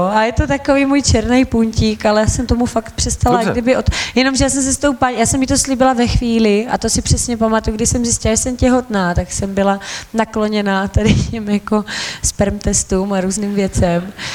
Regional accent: Kyjov, Zlín Region, Czechia; also born or lived in Krnov; V Kyjově jsem žila pouze svých 20 let jsem žila v Kyjově. Je mi 28.

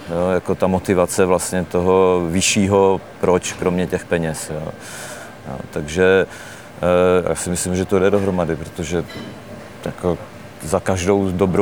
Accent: Opava, Moravian-Silesian Region, Czechia; já jsem rodák z Opavy

